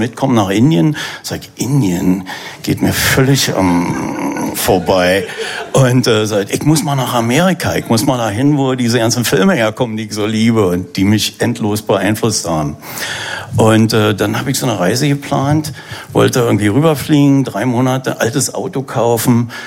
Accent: Berlin, Germany; accent: Berlin; aber als Berliner, wie man ja auch klar hören kann, da helfen keine Pillen. Da muss ich natürlich immer wieder herkommen und bin in der Zwischenzeit immer wieder hier gewesen.

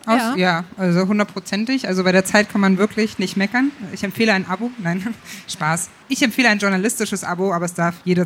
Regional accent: East Germany, Germany; ich komme aus Ostdeutschland.

